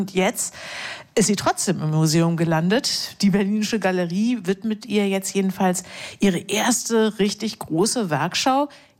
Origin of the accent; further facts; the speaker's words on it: Melle, Lower Saxony, Germany; born there; weil ich ungefähr 20 Kilometer davon entfernt in der Weltstadt Melle zur Welt gekommen bin.